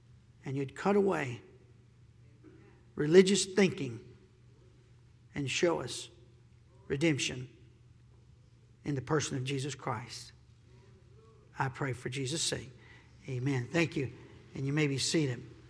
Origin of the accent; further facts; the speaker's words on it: Hickory, North Carolina, United States; I grew up in Hickory, and lots of churches over there, a lot of Lutheran churches, a lot of Baptist churches, and I think it was only one Catholic church